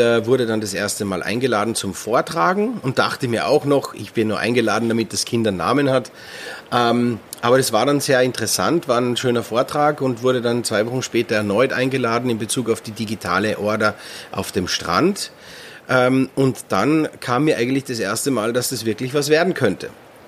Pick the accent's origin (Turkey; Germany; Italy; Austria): Austria; weil ich bin ja ein Österreicher.